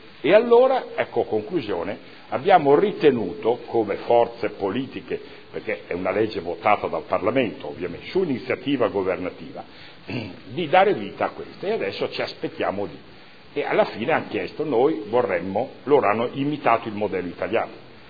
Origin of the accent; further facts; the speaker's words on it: Bologna, Emilia-Romagna, Italy; Il mio comune, io sono di Bologna, non lo ha fatto